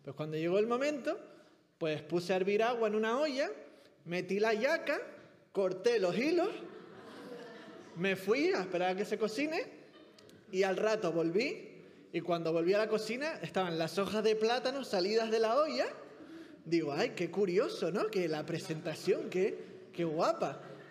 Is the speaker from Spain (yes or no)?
yes; Canary Islands, Spain; accent: Canarian; por mi acento soy canario. Vengo de Canarias, nací allí, mi familia es de allí.